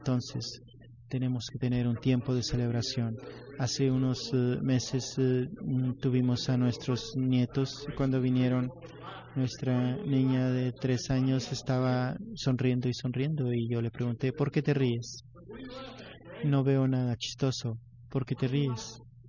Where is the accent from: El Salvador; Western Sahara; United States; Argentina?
United States; Houston, Texas; born there; also born or lived in Iran; yo nací aquí en Houston. Cuando tenía 2 años, mi familia se fue de regreso a Irán. En los años de los 70, cuando hubo una revolución allá, nos regresamos a Houston.